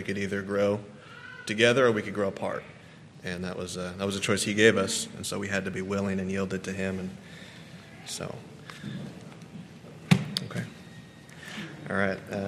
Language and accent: English; Fayetteville, United States; born there; But we'll start with I was born in Fayetteville.